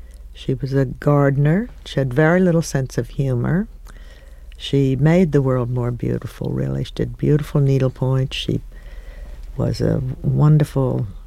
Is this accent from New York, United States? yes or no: yes; Rye, New York, United States; Well, I grew up in Rye, New York. I had a wonderful mother and father and two brothers and one sister. It was a town of 8,000 people, and it was a wonderful little town.